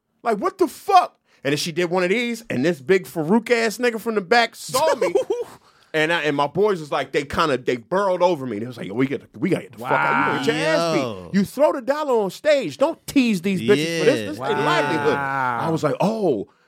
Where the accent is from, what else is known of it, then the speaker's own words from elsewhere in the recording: New Jersey, United States; I'm from South Jersey where I see the slums.